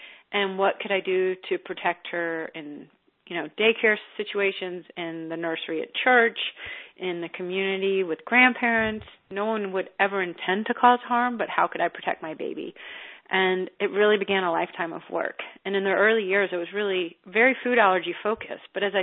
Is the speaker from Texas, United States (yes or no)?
yes; Texas, United States; I grew up in Texas and wasn't a foodie.